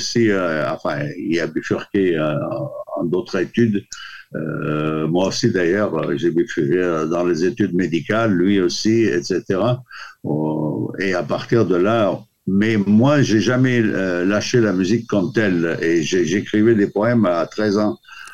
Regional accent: Latakia, Latakia Governorate, Syria; also born or lived in Lebanon / France; now in Quebec, Canada; je suis né dans un petit village en Syrie. J'ai vécu en ville, ça s'appelle Latakié, et je suis parti au Liban. Je suis parti de Liban en France. J'ai fait mes études en France.

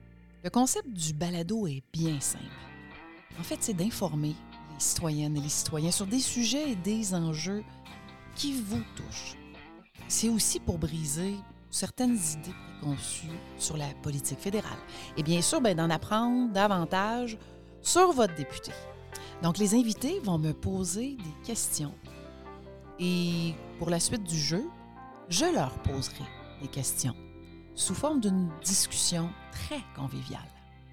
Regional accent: Mont-Laurier, Quebec, Canada; je suis native du nord de la MRC d'Antoine-la-Belle. Donc, je suis native de Mont-Laurier. Et depuis 2001, j'ai fait l'acquisition d'une résidence sur un bord de l'eau dans la municipalité de Lac-des-Écorces.

